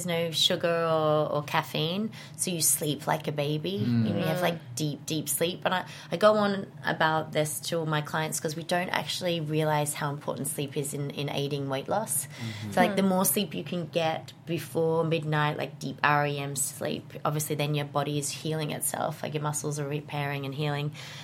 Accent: Melbourne, Victoria, Australia; And I grew up in Melbourne.

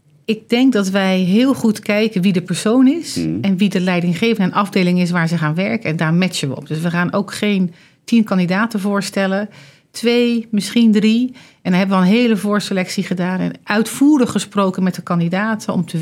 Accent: South Holland, Netherlands; Ik kom uit de buurt van Rotterdam, kom uit een ondernemersgezin.

